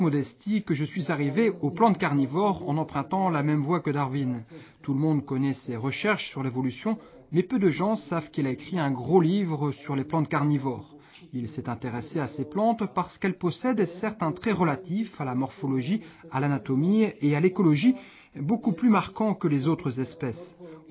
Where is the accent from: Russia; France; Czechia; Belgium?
Czechia; Libochovice, Ústí nad Labem Region; Je suis originaire de Libochovice, la ville de naissance du célèbre biologiste Jan Evangelista Purkinje et d'autres scientifiques encore.